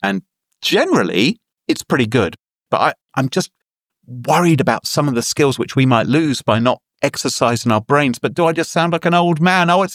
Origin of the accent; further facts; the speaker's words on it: United Kingdom; Is this just because I'm British?